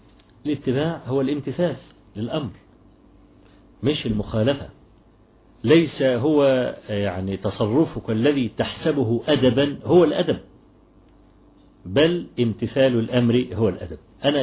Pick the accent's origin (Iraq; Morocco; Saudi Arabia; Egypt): Egypt; حتى أن الشيخ محمد إسماعيل يعني حفظه الله عندنا في مصر بعت لي رسالة